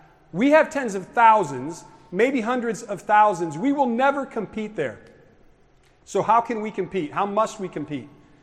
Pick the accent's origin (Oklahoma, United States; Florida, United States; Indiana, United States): Indiana, United States; New Haven; also born or lived in Fort Wayne; I was born in Fort Wayne. My dad became a pastor in New Haven in 1972, and our family grew up in New Haven.